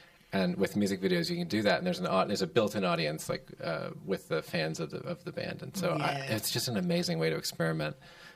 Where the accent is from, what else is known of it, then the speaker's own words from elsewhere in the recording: United States; I'm American.